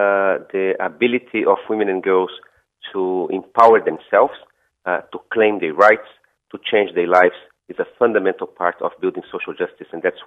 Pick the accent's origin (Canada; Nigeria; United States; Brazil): Brazil; I grew up in Brazil in the countryside